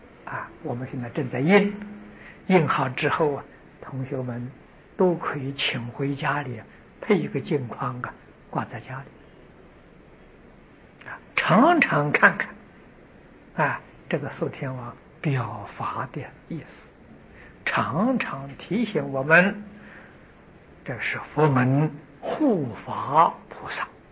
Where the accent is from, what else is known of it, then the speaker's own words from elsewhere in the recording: China; 我们中国人所谓的实至名归